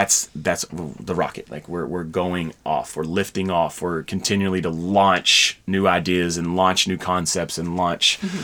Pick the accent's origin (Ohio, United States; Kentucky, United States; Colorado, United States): Kentucky, United States; when I leave and I go out of town and I tell someone I'm from Kentucky, there's three things that come up: horse racing and Derby, Muhammad Ali and bourbon.